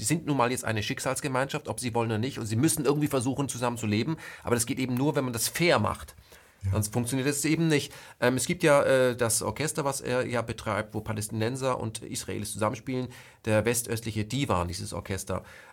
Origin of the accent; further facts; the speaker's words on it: Germany; Ich frage mich dann immer als ein Deutscher, auch mit iranischen Wurzeln, aber auch mit jüdischen Wurzeln im Iran, aber auch mit französischen Wurzeln, und ich habe auch schwedische Wurzeln